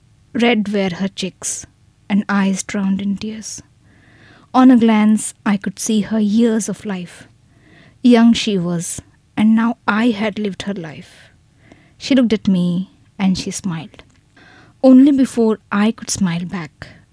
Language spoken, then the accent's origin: English; Bhubaneswar, Odisha, India; moved away as an adult; also born or lived in Mumbai / Melbourne; now in Sydney, Australia; I'm basically born and brought up in Bhubaneswar, which is the capital city of Odisha.